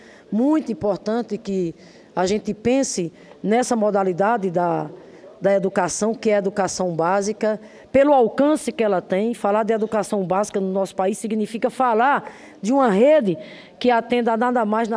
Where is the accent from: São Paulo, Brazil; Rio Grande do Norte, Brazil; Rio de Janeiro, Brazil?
Rio Grande do Norte, Brazil; em Natal, lá no meu estado, Rio Grande do Norte